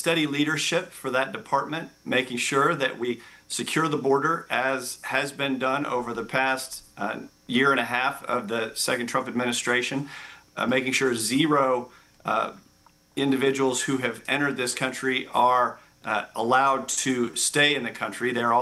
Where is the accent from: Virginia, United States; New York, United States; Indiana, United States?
Virginia, United States; Virginia doesn't even have 9 million. It's about 8.8 at this point. So more than the population of my home state came into this country illegally